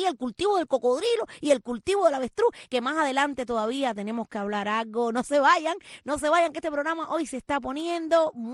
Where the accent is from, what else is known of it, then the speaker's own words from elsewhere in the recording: Cuba; now in Miami, United States; del Sol, Miami … Soy cubana también, igual que tú.